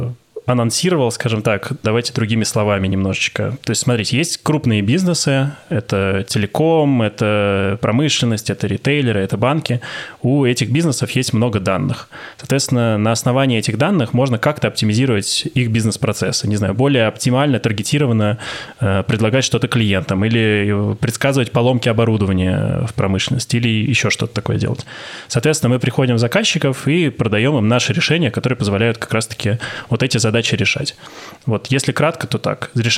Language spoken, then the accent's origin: Russian; Moscow, Russia; я москвич